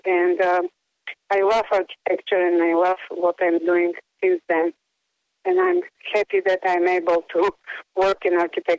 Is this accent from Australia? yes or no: no; Plovdiv, Plovdiv Province, Bulgaria; I grew up in Bulgaria. It's called Plovdiv